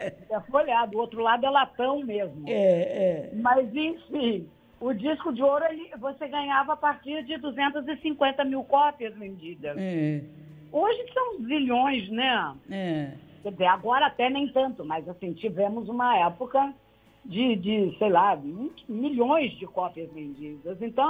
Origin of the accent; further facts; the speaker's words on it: Itaboraí, Rio de Janeiro, Brazil; É Vila Nova de Tambi, é distrito de Itaboraí.